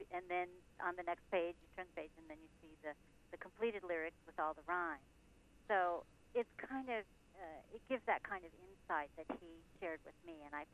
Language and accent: English; Madison, Wisconsin, United States; also born or lived in Iowa; I'm from Madison, Wisconsin. My husband and I were living in Iowa at the time